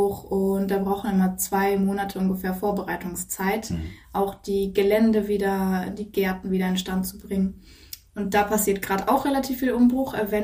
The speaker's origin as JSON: {"language": "German", "town": "Cologne", "region": "North Rhine-Westphalia", "country": "Germany", "said": "Ich sehe mich selber als Kölnerin"}